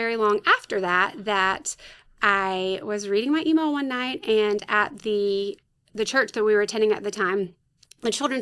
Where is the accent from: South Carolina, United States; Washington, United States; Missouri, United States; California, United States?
South Carolina, United States; Spartanburg; I did not grow up in Lexington. I am from South Carolina, though. I grew up in Spartanburg.